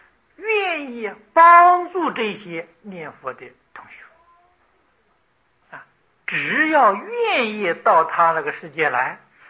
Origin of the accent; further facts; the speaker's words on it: China; 我们中国人呢把它翻成为经